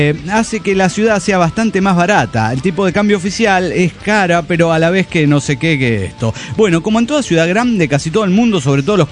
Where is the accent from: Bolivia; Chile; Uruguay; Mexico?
Bolivia; Cochabamba; Hola, ¿cómo están? … de Cochabamba, Bolivia.